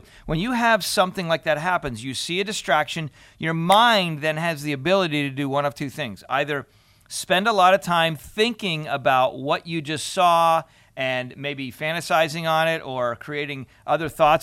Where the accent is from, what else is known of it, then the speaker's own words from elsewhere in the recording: Pennsylvania, United States; For a long time, years and years and years, the church, at least the one I grew up in Pennsylvania, really didn't talk about sex.